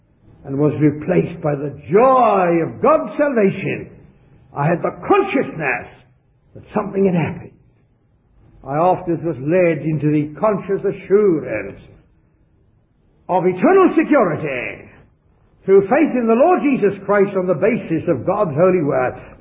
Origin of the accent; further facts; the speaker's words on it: South Africa; born there; I was born back in South Africa, way in the southern tip of Africa. And I was born of a Roman Catholic mother and an Anglican father.